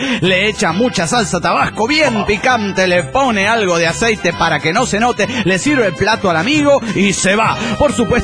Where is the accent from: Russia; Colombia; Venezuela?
Venezuela; Valencia, Carabobo; de Valencia, Venezuela.